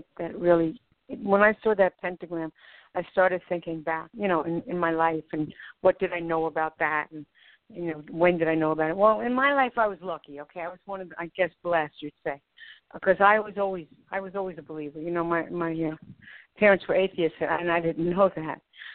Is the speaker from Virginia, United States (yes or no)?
no; New York City, New York, United States; I grew up in the South Bronx. They did a movie about it called Fort Apache.